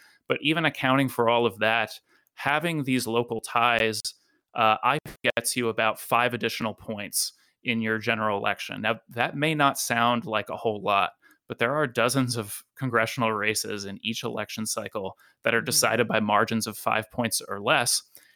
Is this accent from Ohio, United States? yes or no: no; Rhode Island, United States; moved away as an adult; now in Idaho, United States; I, for example, was born and raised in Rhode Island, and I came to Idaho only pretty recently.